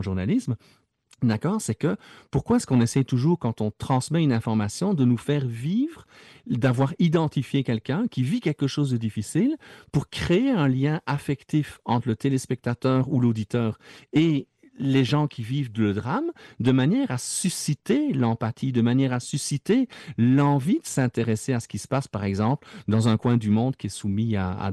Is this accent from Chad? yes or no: no; Belgium; tu sais, je viens de Belgique